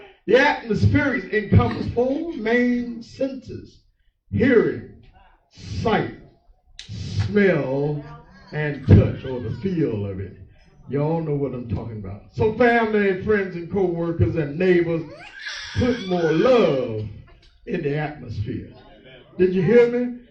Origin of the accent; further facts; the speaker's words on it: North Carolina, United States; we said that where I grew up in North Carolina